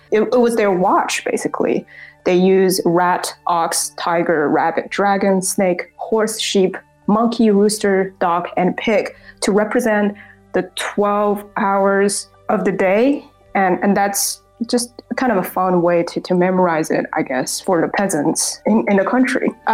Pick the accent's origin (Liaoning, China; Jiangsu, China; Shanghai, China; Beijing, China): Shanghai, China; because I grew up in Shanghai